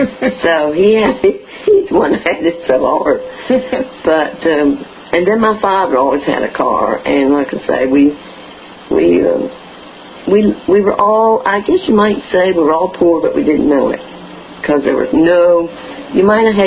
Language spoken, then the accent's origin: English; Chincoteague, Virginia, United States; I've been in Chincoteague all my life, 80 years that is.